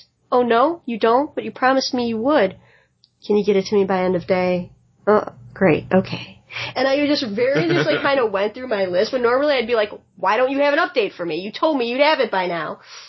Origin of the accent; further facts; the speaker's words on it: Chicago, Illinois, United States; I'm from Chicago. I talk fast.